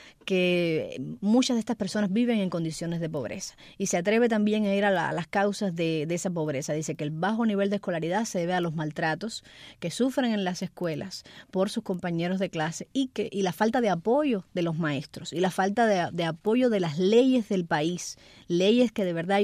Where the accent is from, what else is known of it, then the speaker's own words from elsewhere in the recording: Cuba; aún siendo cubano y viviendo dentro de la isla.